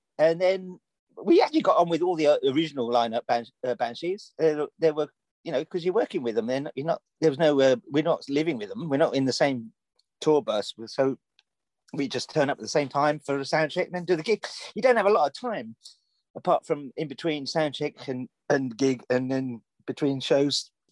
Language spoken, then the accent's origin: English; Birmingham, West Midlands, United Kingdom; I'm from Birmingham, mate.